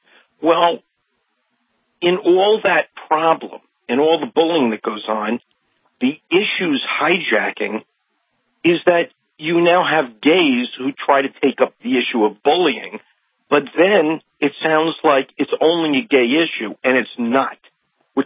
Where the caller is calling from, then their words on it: Oyster Bay, New York, United States; Yes. I'm calling you from Long Island, Oyster Bay, Long Island, the home of Theodore Roosevelt.